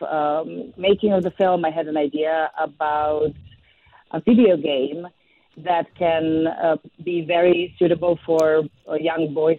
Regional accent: Serbia; English is a second language; moved away as an adult; I was born and raised in Serbia, and I had a beautiful acting career.

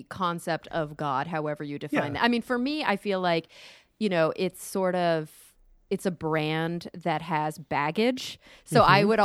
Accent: Texas, United States; also born or lived in New York / Los Angeles; You know, I grew up in Texas, so I knew like two Jews my whole childhood. But then when I moved to New York and then LA, I was like, oh, this is a thing.

